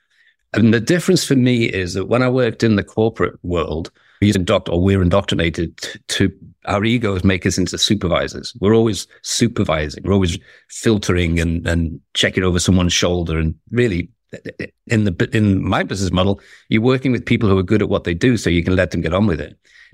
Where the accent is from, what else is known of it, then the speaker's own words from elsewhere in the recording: Liverpool, North West England, United Kingdom; moved away; I'm from Liverpool originally. I hadn't been to the UK to see family for a while.